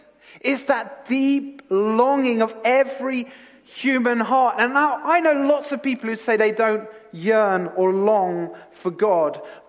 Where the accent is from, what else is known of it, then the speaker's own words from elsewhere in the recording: London, United Kingdom; See, I grew up in London, but with a passion for the sea.